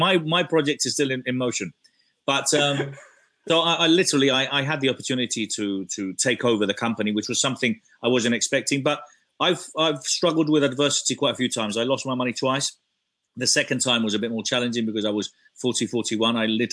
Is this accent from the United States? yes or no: no; Spain; moved away as an adult; now in London, United Kingdom; I was born in London. My parents are Spanish, but I was brought up in Spain. I've lived there all my life. I've been in London only, well, back for 9 years.